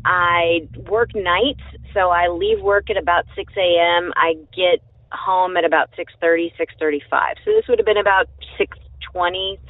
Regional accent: Texas, United States; I'm from Southeast Texas

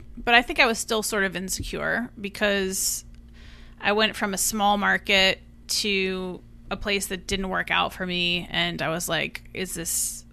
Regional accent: Eugene, Oregon, United States; It's just small town, like similar to like where I grew up in Eugene.

